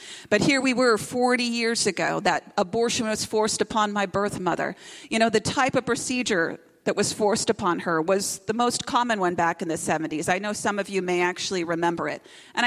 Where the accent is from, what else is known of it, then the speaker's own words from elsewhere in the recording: Iowa, United States; Sometimes when I tell people I'm from Iowa, they start to laugh.